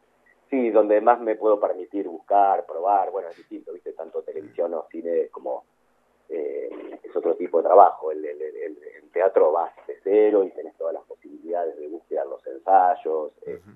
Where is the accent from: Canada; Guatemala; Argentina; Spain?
Argentina; González Chávez, Buenos Aires Province; yo me fui de González Chávez a estudiar informática, imagínate